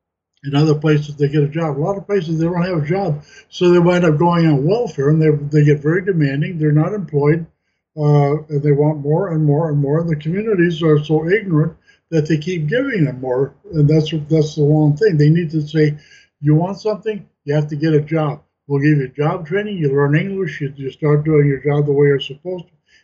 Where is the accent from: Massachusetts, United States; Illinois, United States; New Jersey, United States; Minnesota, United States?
Minnesota, United States; Because I grew up in Minnesota and Cargill's headquarters is there